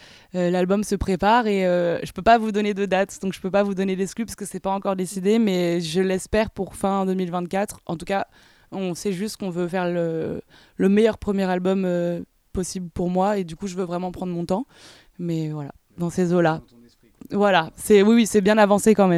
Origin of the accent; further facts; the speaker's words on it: Lyon, Auvergne-Rhône-Alpes, France; born there; J'avais une date à Lyon, c'est ma ville natale.